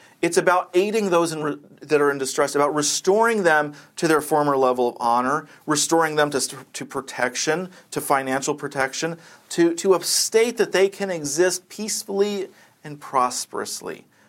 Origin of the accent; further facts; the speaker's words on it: United States; I'm speaking as an American.